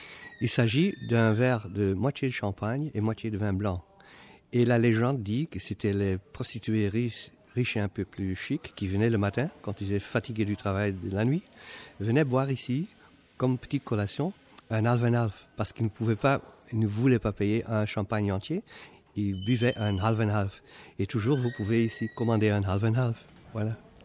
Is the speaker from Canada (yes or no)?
no; Ghent, Flanders, Belgium; first language Dutch; French is a second language; now in Brussels, Belgium; je suis écrivain flamand, vis à Bruxelles, dans les alentours de Bruxelles pour le moment, mais je suis natif de Gand, qui est une ville flamande dans le nord du pays. Et à un certain moment, j'ai déménagé à Bruxelles.